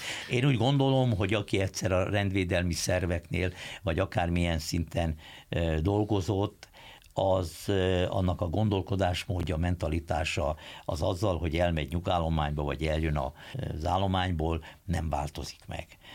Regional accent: Budapest, Hungary; mint budapesti tőzsgyökeres budai

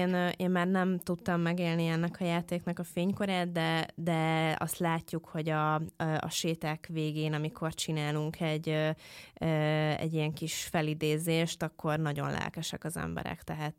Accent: Budapest, Hungary; budapestiként

